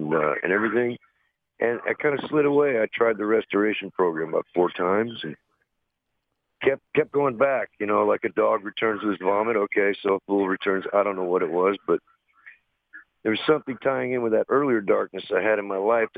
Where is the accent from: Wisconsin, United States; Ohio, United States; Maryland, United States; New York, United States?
Wisconsin, United States; now in Tucson, United States; I was growing up in Wisconsin, and here's what happened.